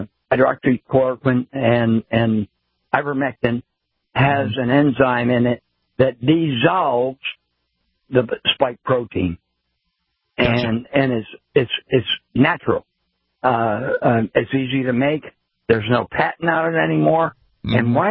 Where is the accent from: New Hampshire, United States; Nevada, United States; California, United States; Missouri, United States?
New Hampshire, United States; And I am from New Hampshire.